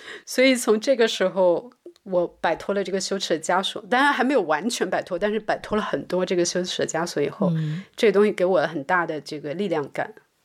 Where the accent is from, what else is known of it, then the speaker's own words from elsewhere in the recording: Guangxi, China; 因为我来自重度厌女的广西嘛